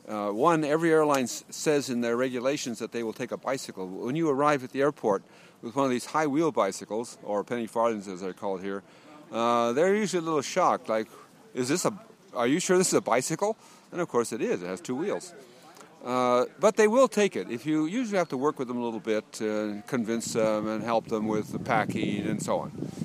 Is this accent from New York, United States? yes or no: no; New Jersey, United States; I come from New Jersey in the United States.